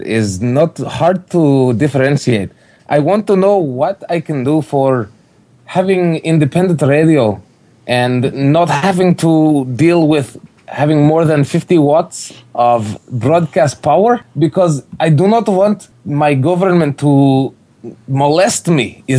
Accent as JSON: {"language": "English", "country": "Russia", "tie": "born or raised there", "also_born_or_lived": "Basque Country", "said": "No, I'm from Basque. You're I was raised in Russia."}